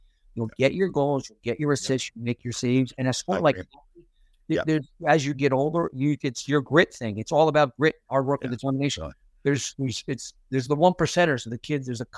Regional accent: Brick, New Jersey, United States; So I grew up in Brick.

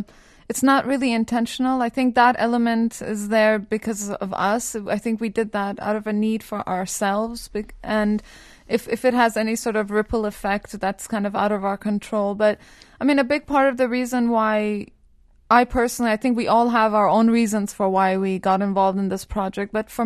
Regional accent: India; moved away; Well, I grew up in India since I was 4 years old. I came to the West via India. So I spent a large portion of my life there

